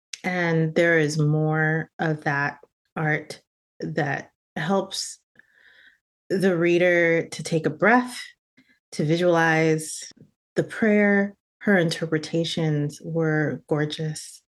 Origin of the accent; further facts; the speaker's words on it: United States; So my folks are from Jamaica, and I'm very much born and raised in America.